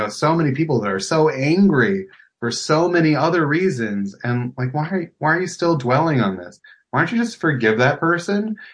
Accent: Wisconsin, United States; I grew up in Wisconsin, so we had this speech competition called Forensics.

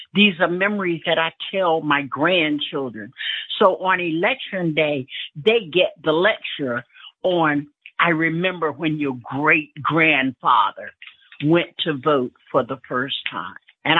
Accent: the South, United States; Well, for some of us that are older, I was born in 1948, and I was raised in the South.

